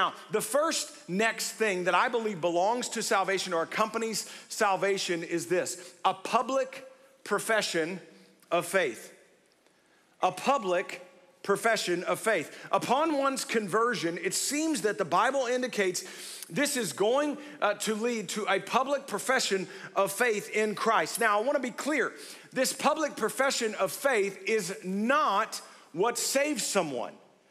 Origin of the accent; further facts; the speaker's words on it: Waco, Texas, United States; I remember as a kid growing up in Waco